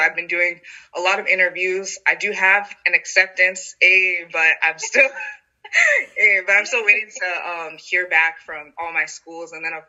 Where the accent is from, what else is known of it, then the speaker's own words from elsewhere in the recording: North Carolina, United States; oh, I'm from North Carolina.